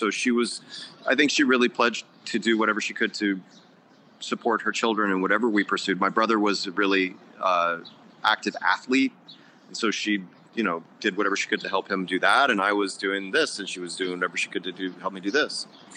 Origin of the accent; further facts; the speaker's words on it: Illinois, United States; when I went back home to Illinois, I grew up outside Chicago